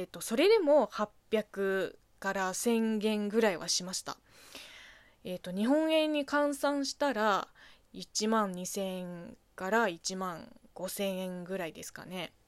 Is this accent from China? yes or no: yes; China; Japanese is a second language; こんばんは、職業中国人の … です。この番組は中国生まれ中国育ちの私 … がリスナーさんの質問に答えていく Q&A 形式のラジオでございます。